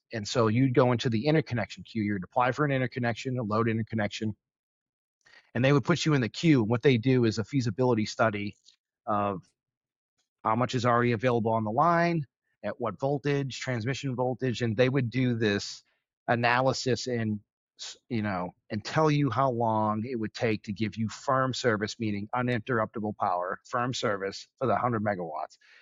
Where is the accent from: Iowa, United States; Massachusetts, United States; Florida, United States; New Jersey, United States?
Massachusetts, United States; Boston; accent: Boston; I'm from Boston, so I'm going to drop some R's and I apologize to the listeners.